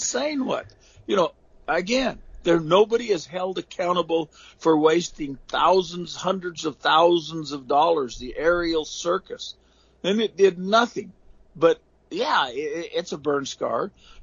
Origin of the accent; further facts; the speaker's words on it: Oregon, United States; You know, where I grew up in Southeast Oregon, very, very on the edge of the timber.